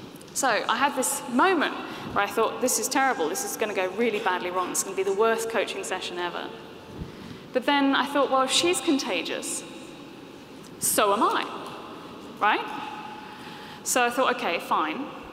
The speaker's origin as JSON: {"language": "English", "country": "United Kingdom", "said": "Come on, I'm British"}